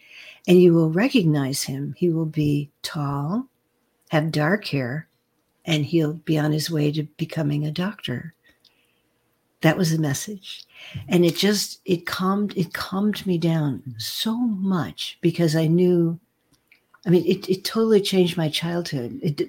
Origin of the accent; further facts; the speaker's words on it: Buffalo, New York, United States; born there; Okay. Well, so I was born in Buffalo, New York.